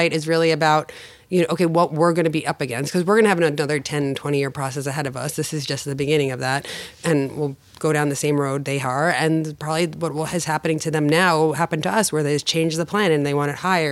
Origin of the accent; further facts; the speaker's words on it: New Jersey, United States; Well, I grew up in New Jersey on the shore, right in Monmouth County, and so we always had access to the water.